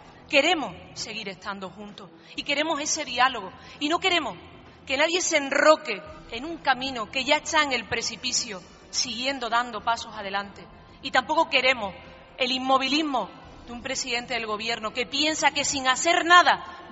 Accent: Andalusia, Spain; catalanes también de origen de mi tierra, de andaluces y de otros territorios

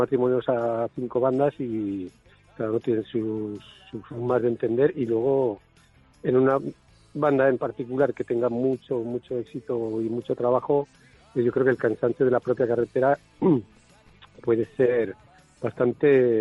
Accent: Zaragoza, Aragon, Spain; Y nos íbamos a Madrid, porque nosotros somos de Zaragoza

